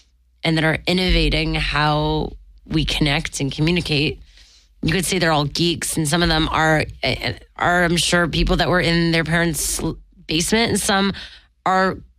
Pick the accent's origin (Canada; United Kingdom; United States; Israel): Canada; Montreal, Quebec; I'm from Montreal.